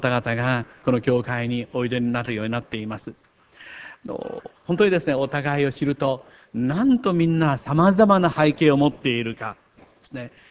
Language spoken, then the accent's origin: Japanese; Kochi, Japan; now in Ishikawa, Japan; 私は土佐の高知の人間です。そして香川県高松市で信仰を持ちました。しかし22歳の時から石川県の人間になりました。